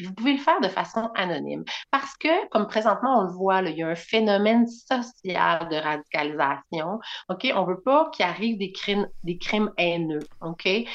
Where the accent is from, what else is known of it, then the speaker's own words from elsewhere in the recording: Rimouski, Quebec, Canada; now in Lévis, Canada; Je retourne dans mon patelin.